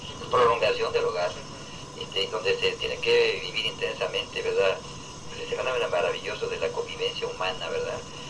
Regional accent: Mexico City, Mexico; now in Baja California, Mexico; más bien mi origen, así me dicen que soy chilango. Pero ya me dio el pasaporte de Baja California. Ya soy baja californiano y me siento californiano. Baja californiano porque toda mi familia es de aquí, mi mujer es de aquí, mis hijos son de aquí. O sea, ya también aquí ya eché raíces muy profundas.

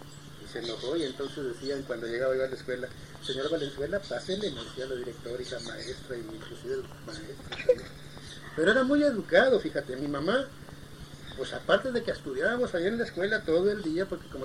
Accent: United States; born there; Yo también nací en Estados Unidos

